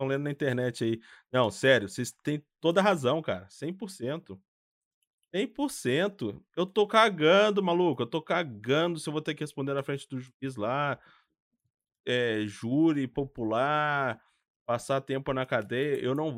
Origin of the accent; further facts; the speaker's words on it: Minas Gerais, Brazil; now in United States; eu sou natural de Minas Gerais, mas moro na Flórida, nos Estados Unidos. Breve, o doidão aqui tá mudando pra São Paulo